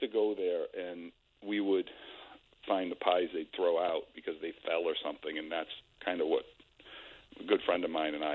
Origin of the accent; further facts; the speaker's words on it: Worcester, Massachusetts, United States; Actually, I grew up in Worcester, which is the, like, armpit of the universe when I grew up there. It was really a bad place, and I was pretty much a street kid.